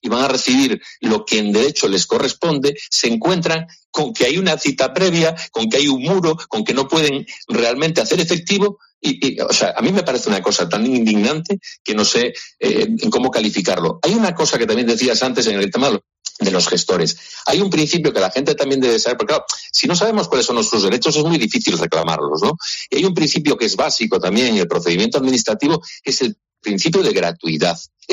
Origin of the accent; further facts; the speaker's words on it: Spain; los pares constituyentes nos otorgan a nosotros los ciudadanos como españoles un poder originario.